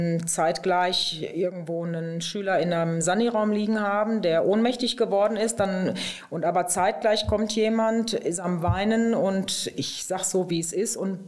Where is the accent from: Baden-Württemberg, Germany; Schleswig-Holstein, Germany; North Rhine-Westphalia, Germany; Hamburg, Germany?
North Rhine-Westphalia, Germany; Attendorn; Ich bin 49 Jahre alt, ich habe drei Kinder, ich komme aus Attendorn-Petersburg